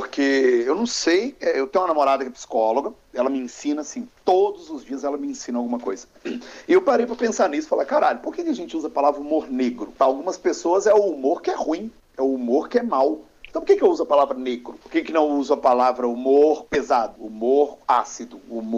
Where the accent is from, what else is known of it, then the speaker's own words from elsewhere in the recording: Minas Gerais, Brazil; Eu posso falar que eu sou mineiro.